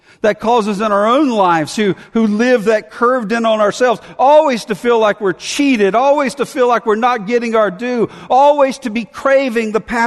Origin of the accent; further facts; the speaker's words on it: Montgomery, Alabama, United States; I grew up in Montgomery, Alabama, and we had a lot of tornadoes.